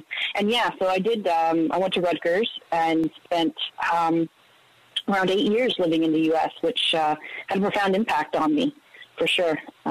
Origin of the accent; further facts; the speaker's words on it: Guelph, Ontario, Canada; I grew up here in Guelph, spent a lot of time with my grandparents who are from Italy.